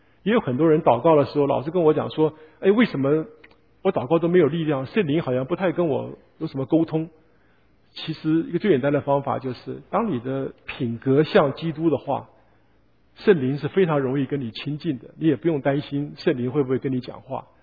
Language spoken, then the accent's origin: Chinese; Hunan, China; 像我是湖南人，湖南人是骡子脾气